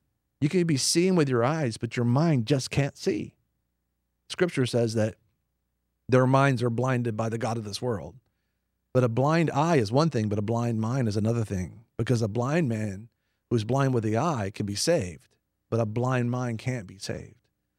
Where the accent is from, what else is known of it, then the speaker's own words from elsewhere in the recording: United States; I'm an American, so I was like, read the whole Bible, right?